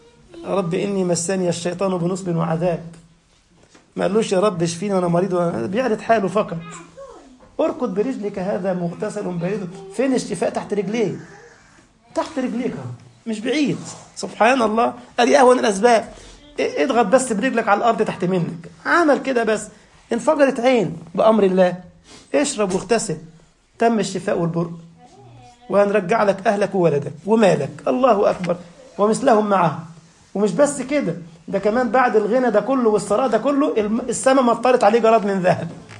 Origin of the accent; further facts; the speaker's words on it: Egypt; والله عندنا في مصر واحد عملها كده